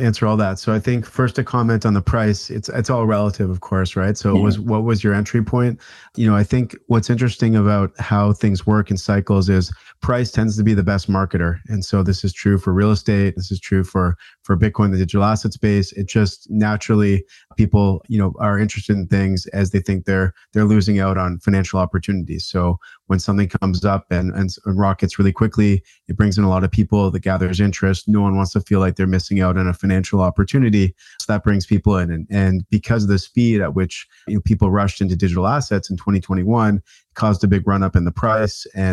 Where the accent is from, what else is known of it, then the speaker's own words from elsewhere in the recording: Canada; myself growing up in Canada.